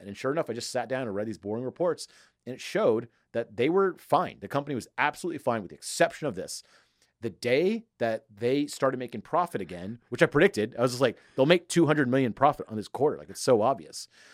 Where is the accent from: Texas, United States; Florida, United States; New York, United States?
Texas, United States; Houston; and I grew up in Houston, so I knew all these companies.